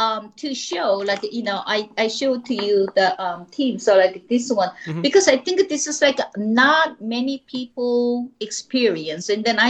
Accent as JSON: {"language": "English", "country": "South Korea", "tie": "born or raised there", "first_language": "Korean", "second_language": "English", "moved": "yes", "lives_now": "United States", "said": "I grew up in Korea, and then I came to United States, and I thought, oh my God, how am I going to become a writer? Because I left Korea, I'm not going to write in Korean."}